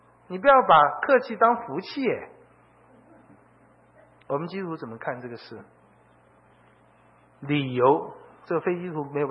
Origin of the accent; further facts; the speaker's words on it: China; 那对我们中国人都会说啊，我有能力管理10000个人